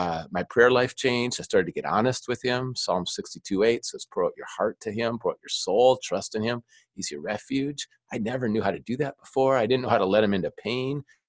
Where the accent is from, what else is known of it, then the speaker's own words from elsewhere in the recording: Minnesota, United States; when I grew up in Minnesota, the first place we lived, it was an apartment complex in the football stadium for the University of Minnesota Gophers in the parking lot.